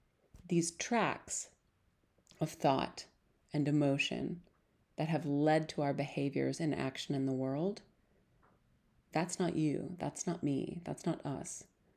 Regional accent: Montana, United States; Growing up in Montana, we cross-country skied a lot. We actually could cross-country ski right out the front door.

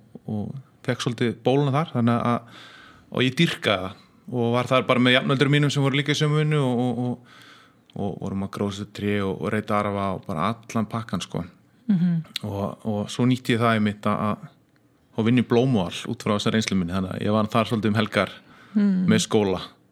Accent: Reykjavík, Capital Region, Iceland; also born or lived in Sweden; ég er mestmegnis alinn upp í Langholtskverinu, réttu löðanum. Það áður átti ég heim í Svíþjóð 2 ár sem ég finnst að hafa móta með svolítið í gegnum tíðina. En æskuárin voru bara mjög góð

